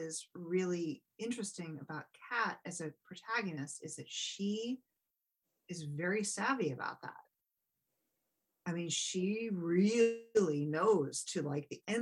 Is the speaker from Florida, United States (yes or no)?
no; New Hampshire, United States; She's from my home state of New Hampshire.